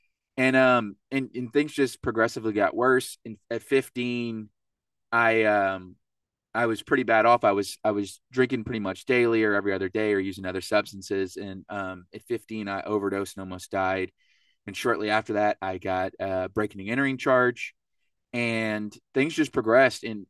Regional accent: Hutto, Texas, United States; I'm hailing from Hutto, Texas. I don't fault you for not being able to pronounce it because nobody can. It's a suburb outside of Austin, Texas.

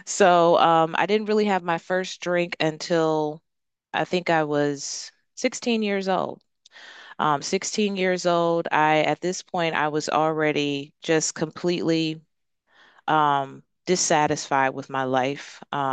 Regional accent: Detroit, Michigan, United States; So I grew up in Detroit, Michigan. I was the youngest of three children

